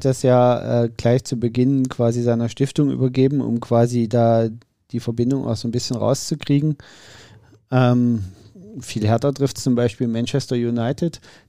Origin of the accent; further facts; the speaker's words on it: Saxony, Germany; Sachsen halt, was will ich da? Es ist mein Heimatbundesland